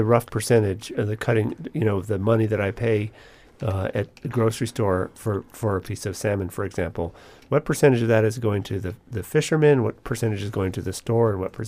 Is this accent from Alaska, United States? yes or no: yes; Alaska, United States; I grew up in Alaska When I was younger, I don't even think you could buy fish in the grocery store.